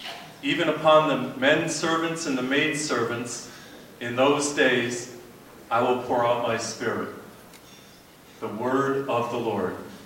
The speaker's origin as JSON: {"language": "English", "region": "New England", "country": "United States", "tie": "born or raised there", "said": "I grew up in New England. And I was born and brought up Catholic."}